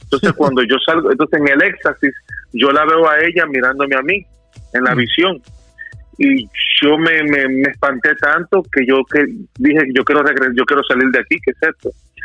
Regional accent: Puerto Rico; also born or lived in Dominican Republic; yo nací en la Isla del Encanto, en Puerto Rico, de padres dominicanos. Me crié en los dos países. Duré un año aquí, 2 años allá, 3 años aquí, 3 años allá.

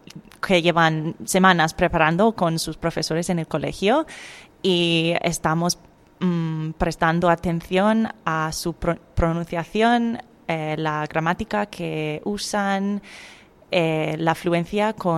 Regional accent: Brisbane, Queensland, Australia; Spanish is a second language; Sí, soy de Brisbane.

